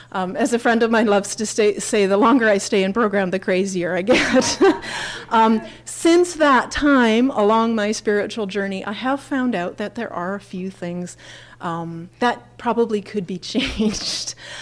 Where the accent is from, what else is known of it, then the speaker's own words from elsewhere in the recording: Canada; and I am Canadian. I am Canadian